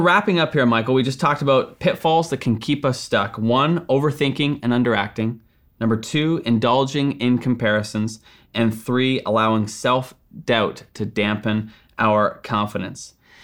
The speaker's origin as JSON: {"language": "English", "country": "Canada", "said": "Canada, even though it's my home country, we're not a good soccer nation."}